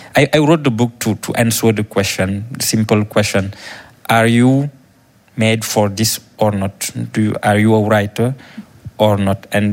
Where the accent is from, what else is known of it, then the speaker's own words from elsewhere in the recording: Senegal; now in France; being an African writer in France, publishing in France, but born and raised in Senegal.